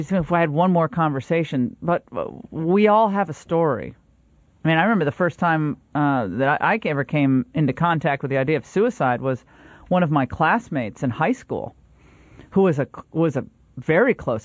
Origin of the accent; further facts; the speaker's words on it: Connecticut, United States; I remember as a kid growing up in Connecticut watching Mork and Mindy.